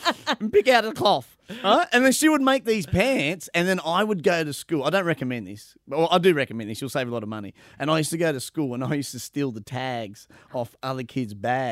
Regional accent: Australia; because it's hey, we're Aussie. You can't say Cabanossi.

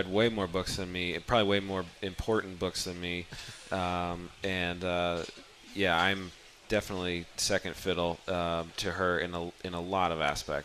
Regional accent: Jersey City, New Jersey, United States; Yeah, my home state.

